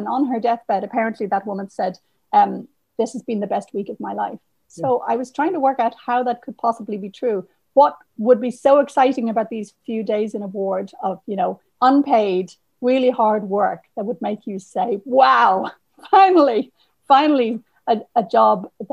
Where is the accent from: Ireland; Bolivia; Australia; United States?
Ireland; now in Canada; my home country of Ireland and my more recent home country of Canada.